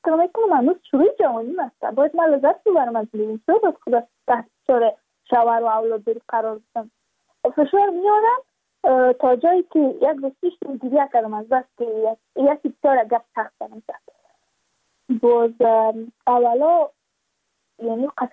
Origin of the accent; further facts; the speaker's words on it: Badakhshan, Afghanistan; چون ما از بدخشان هستیم